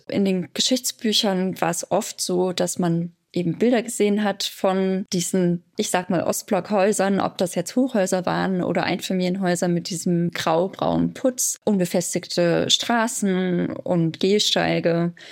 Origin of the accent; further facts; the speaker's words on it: Bavaria, Germany; Also ich verstehe mich auch als Thüringerin, die halt hier in Oberfranken aufgewachsen ist und mittlerweile auch lebt und arbeitet.